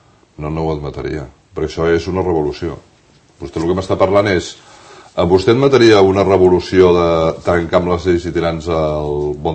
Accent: Catalonia, Spain; jo sóc tan català com vostè i vull seguir sent espanyol. I jo, que he nascut espanyol, que he sigut espanyol sempre.

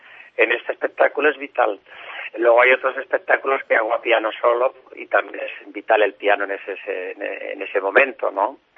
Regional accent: Andalusia, Spain; yo soy español, soy andaluz, pero mi segunda casa diríamos que está en América, por supuesto.

